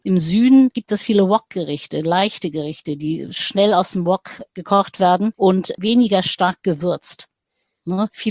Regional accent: Yangzhou, Jiangsu, China; Wir kommen aus Yangzhou. Yangzhou, das ist Shanghai, die aus der Gegend, wo eigentlich sehr leicht gekocht wird.

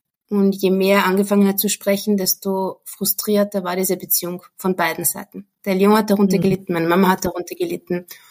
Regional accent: Vienna, Austria; first language de; ich bin 40. Ich bin Österreicherin, gebürtige Österreicherin, bin in Wien aufgewachsen und bis zu meinem 26. Lebensjahr war ich in Wien. Ich war komplett einsprachig, meine ganze Familie spricht eigentlich nur Deutsch.

